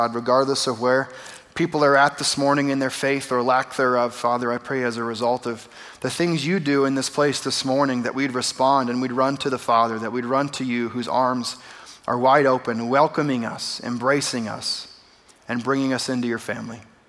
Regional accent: Phoenix, Arizona, United States; I mean, I grew up here in Phoenix

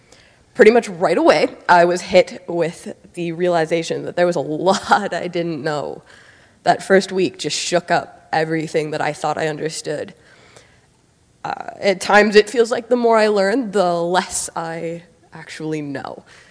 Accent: Niverville, Manitoba, Canada; I grew up here in Niverville, graduated from the high school just last year from a Christian family

